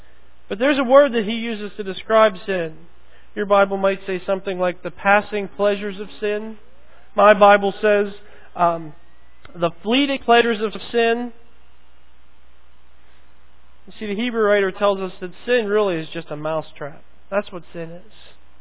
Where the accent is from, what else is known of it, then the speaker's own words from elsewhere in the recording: Butler, Pennsylvania, United States; we're from near Pittsburgh. That's what we tell people when we're out of state because, you know, like, Butler isn't world famous yet, okay? But we're from near Pittsburgh.